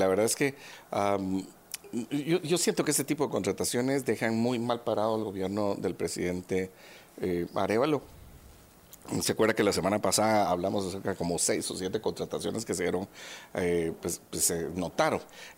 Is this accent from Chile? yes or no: no; Guatemala; nosotros como guatemaltecos